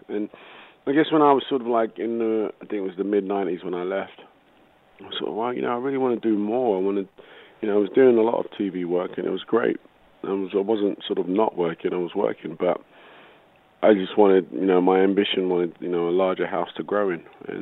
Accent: England, United Kingdom; I'm English. My parents live here. My family's here. My friends are here.

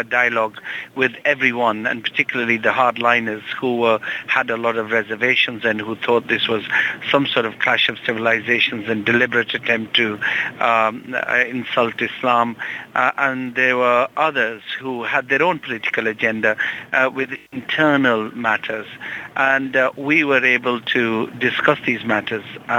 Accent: Rotherham, Yorkshire and the Humber, United Kingdom; And of course, I'm from Rotherham, and Saeed is from Dewsbury, so we were all Yorkshire people, if you like

